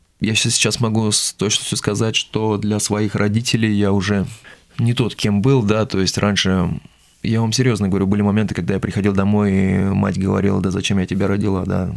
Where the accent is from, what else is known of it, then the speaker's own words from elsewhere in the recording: Lyubertsy, Moscow Oblast, Russia; born there; Я продолжаю служить в своей родной церкви, где я родился, в Люберцах.